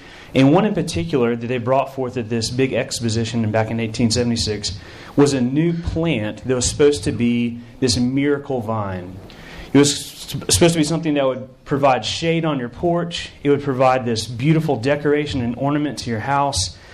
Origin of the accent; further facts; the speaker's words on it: Chattanooga, Tennessee, United States; Well, in my hometown, Chattanooga, Tennessee, had a bad problem with kudzu. In fact, above the school I went to in Macaulay, there was this thing called Missionary Ridge